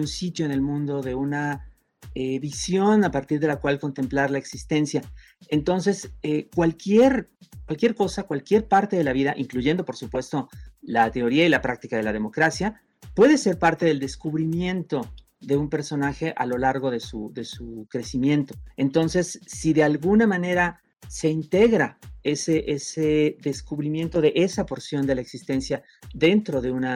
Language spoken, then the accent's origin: Spanish; Toluca, State of Mexico, Mexico; La saqué en mi tierra natal, en Toluca, tenía el código postal 50120, que era el de la casa de mi mamá